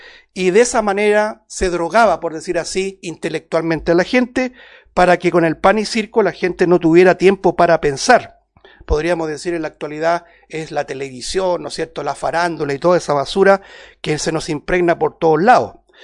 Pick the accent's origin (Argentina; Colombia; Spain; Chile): Chile; nosotros como chilenos lo vivimos o lo estamos viviendo a partir del año pasado.